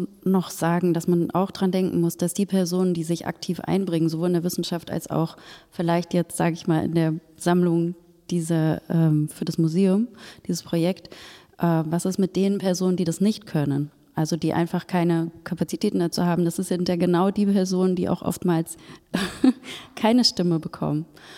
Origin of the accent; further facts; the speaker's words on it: Germany; sind wir als Europäer und vor allen Dingen als Deutsche